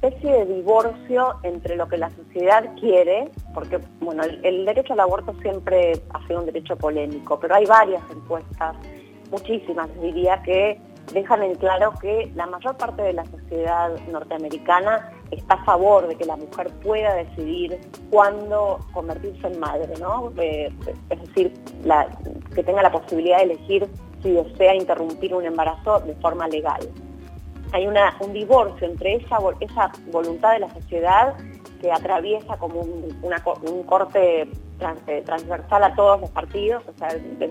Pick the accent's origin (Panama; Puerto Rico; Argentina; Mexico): Argentina; como argentina, ya no, como periodista, me emocionó mucho